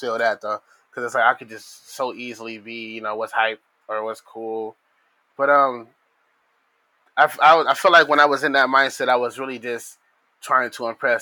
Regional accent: Phoenix, Arizona, United States; Born and raised in Phoenix, Arizona.

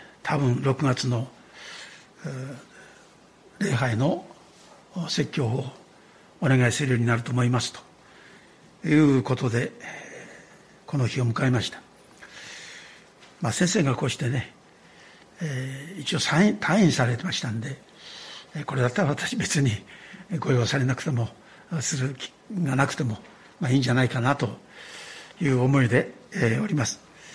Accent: Tochigi, Japan; 私の田舎には那須山脈というですね、御用邸なんかもありますが、その山がいつもこう西に見えるわけですよ。

